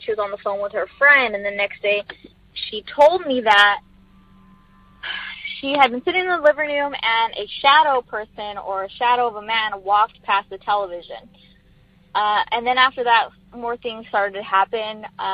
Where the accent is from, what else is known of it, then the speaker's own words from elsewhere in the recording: California, United States; I'm from California.